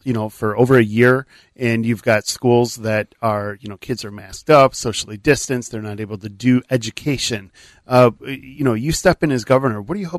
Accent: Illinois, United States; I'm 41. I grew up in the Chicago area

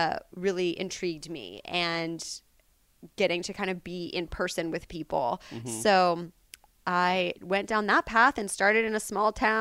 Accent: Kansas City, Missouri, United States; I went to Indiana University after growing up in Kansas City.

